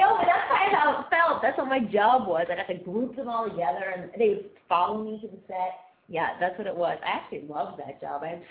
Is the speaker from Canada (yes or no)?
yes; Toronto, Ontario, Canada; when I was in Toronto. I'm from Toronto originally